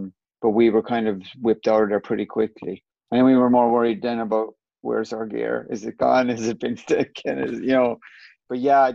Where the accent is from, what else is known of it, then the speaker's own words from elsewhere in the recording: Ireland; Everyone thinks that because we're Irish.